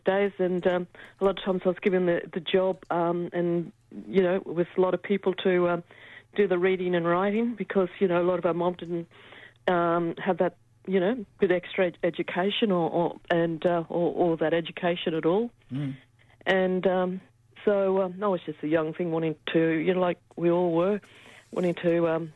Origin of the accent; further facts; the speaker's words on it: Cloncurry, Queensland, Australia; I grew up in Cloncurry